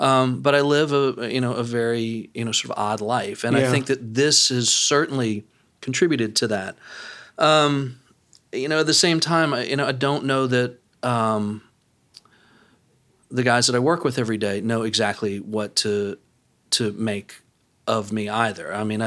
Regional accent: New Orleans, Louisiana, United States; where the sort of country club set that I grew up with in New Orleans, you know, spent time around the pool at the tennis club in the summers

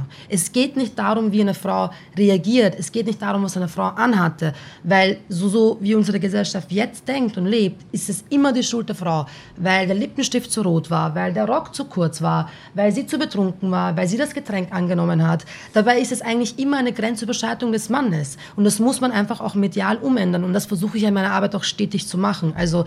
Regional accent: Baden, Lower Austria, Austria; born there; Und ich bin so, wohin, ich bin in Baden bei Wien geboren.

